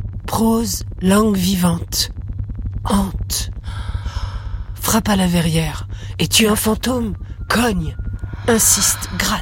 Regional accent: France; est allemand, je suis française.

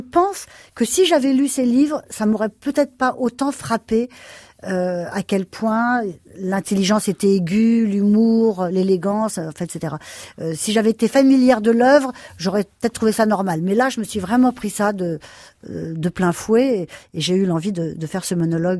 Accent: New York, United States; c'est moi l'effet que ça me faisait quand j'écoutais de l'opéra quand j'étais petite à New York.

